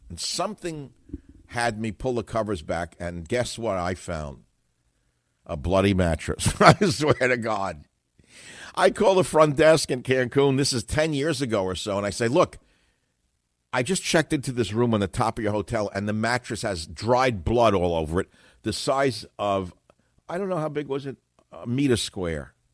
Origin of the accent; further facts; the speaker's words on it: New York, United States; I remember growing up in New York.